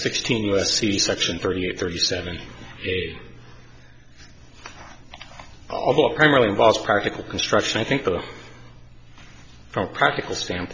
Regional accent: Kalispell, Montana, United States; I'm from Kalispell, Montana.

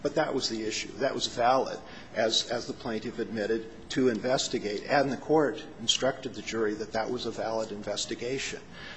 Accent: Olympia, Washington, United States; from Olympia.

